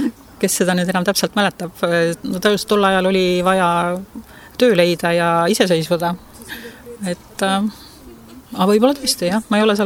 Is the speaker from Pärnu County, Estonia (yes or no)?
no; Saare County, Estonia; kasutada siis meie kodusaare kohalike tooraineid.